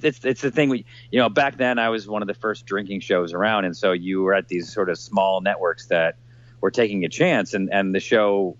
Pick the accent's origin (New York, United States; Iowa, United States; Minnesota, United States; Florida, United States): New York, United States; Syracuse; I'm from Syracuse. Right. Although I'll usually say New York and people will assume the city and I'll just kind of let them go with it because it's a lot cooler to be from New York City than it is to be from Syracuse